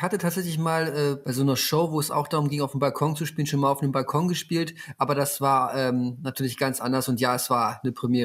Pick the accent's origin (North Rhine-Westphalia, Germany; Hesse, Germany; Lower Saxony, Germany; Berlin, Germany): Berlin, Germany; ich komme halt hier aus dem Bezirk